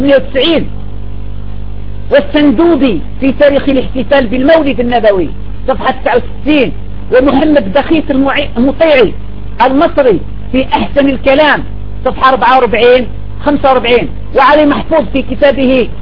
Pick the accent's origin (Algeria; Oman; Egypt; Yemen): Algeria; عندنا في الجزائر